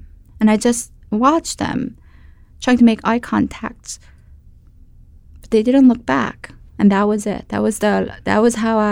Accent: United States; I'm an American journalist, but my loyalty was really with my students.

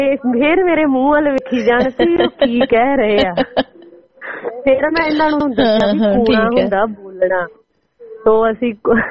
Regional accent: Punjab, India; also born or lived in Malwa / Doaba; ਸੋ ਪੜ੍ਹਾਈ ਲਿਖਾਈ ਸਾਰੀ ਮੇਰੀ ਮਾਲਵੇ ਦੀ ਹੈ ਜੀ, ਜੰਮੀ ਪਲੀ ਮੈਂ ਮਾਝੇ ਦੀ ਆ, ਤੇ ਹੁਣ ਵਿਆਹ ਮੇਰਾ ਦੁਆਬੇ ਚ ਹੋ ਗਿਆ ਵਾ।

